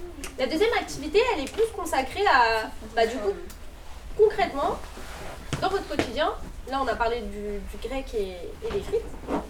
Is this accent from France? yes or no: no; Morocco; Je vous jure que c'est juste une conversation parce que je suis marocaine.